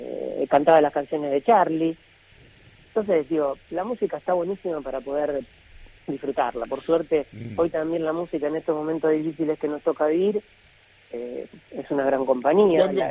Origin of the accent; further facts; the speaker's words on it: Argentina; soy argentino y mis padres siempre me inculcaron el folclore